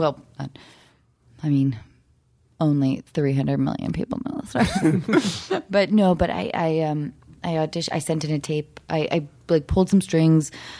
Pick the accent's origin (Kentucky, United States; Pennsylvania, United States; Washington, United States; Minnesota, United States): Washington, United States; Seattle; I felt I knew too many adult actors growing up in Seattle that were bitter